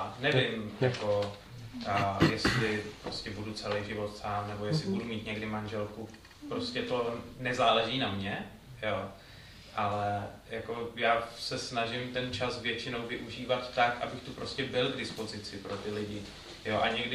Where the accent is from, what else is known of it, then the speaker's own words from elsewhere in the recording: Strakonice, South Bohemian Region, Czechia; Protože jsem ze Strakonic, jednou za dva týdny máme shromáždění v Písku, což je 20 kiláků.